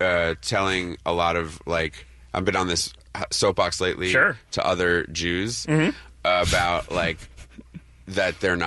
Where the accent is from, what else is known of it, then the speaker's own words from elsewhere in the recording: New Jersey, United States; I remember one of the things that was so vividly burned into when I was growing up in Jersey was that like you would meet white people who liked you because you were eventually going to bring the Messiah.